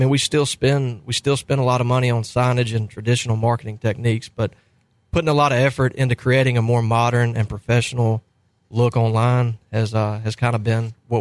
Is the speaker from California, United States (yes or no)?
no; Georgia, United States; Well, growing up in South Georgia, if you didn't like to hunt or fish, you were going to be pretty bored.